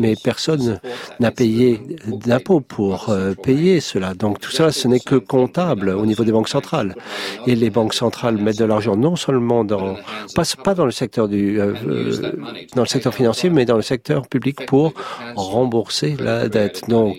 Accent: Australia; French is a second language; ça ne s'applique pas chez moi en Australie

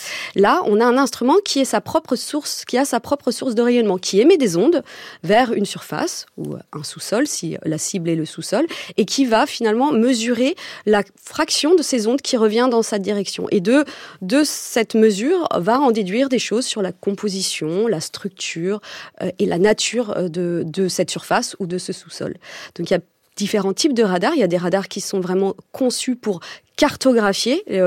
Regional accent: Paris, Île-de-France, France; je suis née, j'ai grandi à Paris.

